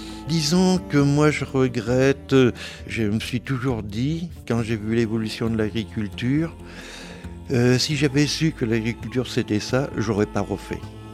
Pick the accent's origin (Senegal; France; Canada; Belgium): France; Auvergne-Rhône-Alpes; Pas comme ça se faisait chez moi dans le Cantal